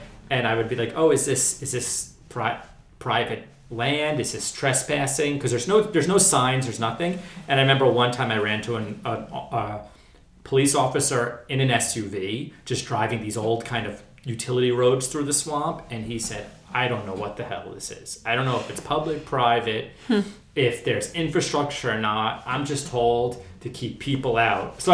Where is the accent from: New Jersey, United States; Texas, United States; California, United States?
New Jersey, United States; So I grew up in New Jersey. Meadowlands was probably maybe 30 minutes from where I grew up.